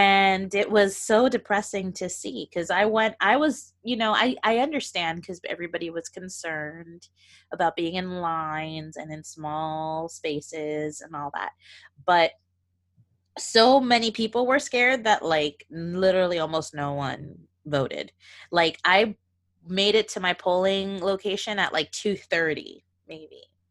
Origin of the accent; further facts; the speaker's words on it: Florida, United States; So tropical, because I'm from Florida.